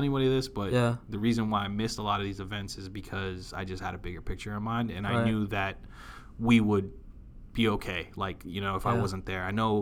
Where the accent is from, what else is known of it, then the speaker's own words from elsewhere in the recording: Philippines; Well, I'm Filipino.